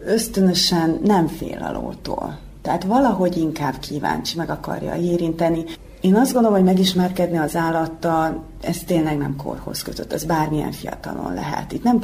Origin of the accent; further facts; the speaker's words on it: Törökszentmiklós, Jász-Nagykun-Szolnok, Hungary; born there; Szolnok mellett születtem, Törökszent Miklóson